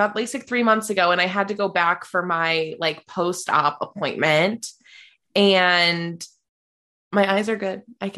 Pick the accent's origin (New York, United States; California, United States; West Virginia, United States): West Virginia, United States; I grew up in West Virginia